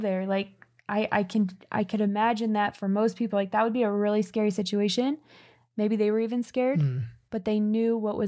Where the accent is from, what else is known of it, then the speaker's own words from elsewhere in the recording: California, United States; We grew up in California.